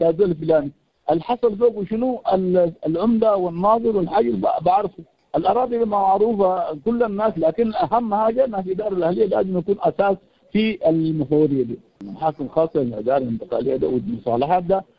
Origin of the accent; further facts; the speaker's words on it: Darfur, Sudan; مشاكل دارفور، نحن من دارفور طبعا